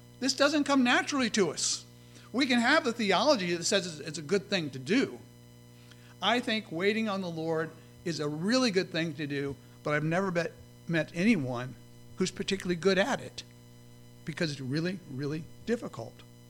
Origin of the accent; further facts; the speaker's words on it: United States; And I'm an American. And part of my birthright as an American is I get to experience instant gratification most of the time.